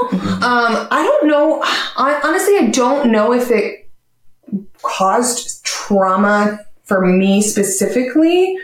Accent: Pennsylvania, United States; I'm from Pennsylvania. I live about an hour and a half outside of Philly, and Philly has the Philadelphia Zoo, right? As a kid, we traveled there all the time into the teenage years, all of that.

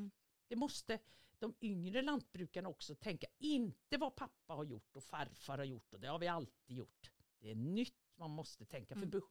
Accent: Norrköping, Östergötland, Sweden; also born or lived in Stockholm; Jag är född på Söder i Stockholm, men vi flyttade till Norrköping och bodde i en akademisk del av Norrköping och så.

